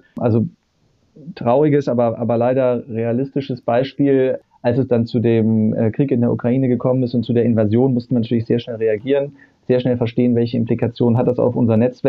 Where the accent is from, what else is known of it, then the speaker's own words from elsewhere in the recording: Hamburg, Germany; born there; bin gebürtiger Hamburger.